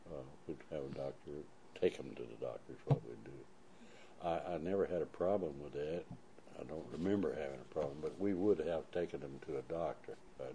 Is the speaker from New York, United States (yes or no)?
no; Alabama, United States; And there where I live, was born and raised in Alabama, we were never taught that anything bad about the black people.